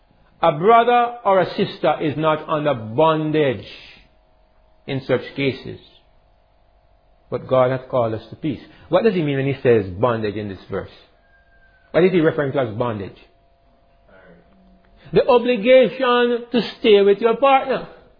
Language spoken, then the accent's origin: English; Jamaica; I'm a Jamaican, but I'm also a Christian.